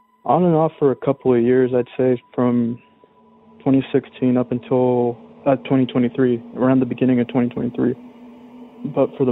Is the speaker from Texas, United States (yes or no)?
yes; Texas, United States; from Texas